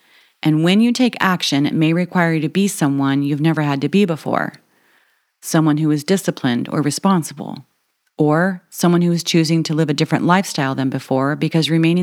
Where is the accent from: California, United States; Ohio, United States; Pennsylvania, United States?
California, United States; San Diego; Growing up in San Diego, the furthest I'd ever traveled by car was Lake Mead in Nevada, Northern California, and just across the southern border to Tijuana, Rosarito, and Mazatlan, Mexico.